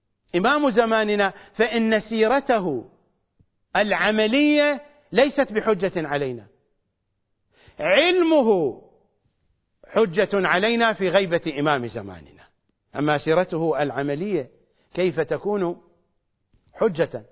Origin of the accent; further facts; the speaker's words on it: Iraq; accent: Iraqi; بتعبيرنا الشعبي بلهجتنا العراقية